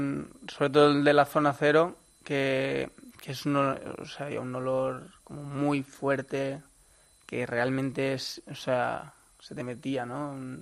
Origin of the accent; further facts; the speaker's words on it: Spain; oye, soy un español que está de vacaciones en Bali.